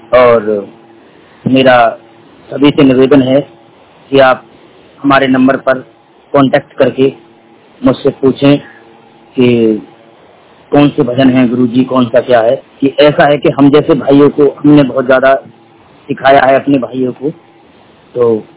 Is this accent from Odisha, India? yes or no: no; Iglas, Uttar Pradesh, India; मिथिला अलीगढ़ का रहने वाला हूं और जिला गोंडा खैर तहसील इगलास कस्बा गोंडा, ठीक है, और गांव घंटोली।